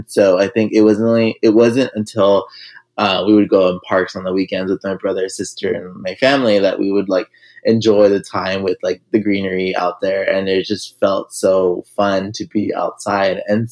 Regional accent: Los Angeles, California, United States; I grew up here in Los Angeles, California, formerly known as Tongvilan. And so, you know, for me, growing up as a low-income, first generation from an immigrant family, my parents had immigrated from Mexico in the 1980s.

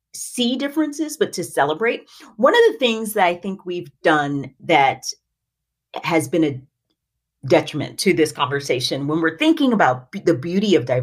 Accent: Tennessee, United States; So I grew up in Tennessee, which is maybe important. I grew up in East Tennessee, but now I live in the Nashville area, which is a blast.

